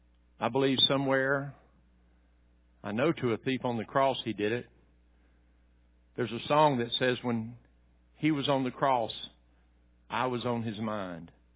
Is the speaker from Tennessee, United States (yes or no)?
yes; Tennessee, United States; I was raised in Tennessee in the 1960s.